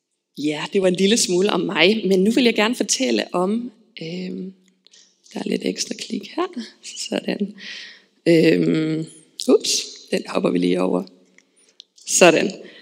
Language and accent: Danish; Aarhus, Central Denmark Region, Denmark; born there; also born or lived in Armenia; jeg er født i Aarhus, og så har jeg tilbragt 9 år af min barndom i Armenien. Der arbejdede mine forældre.